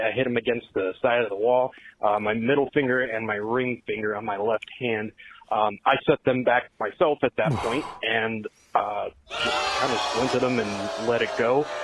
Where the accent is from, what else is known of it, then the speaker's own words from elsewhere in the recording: Kenosha, Wisconsin, United States; I'm from Kenosha, Wisconsin.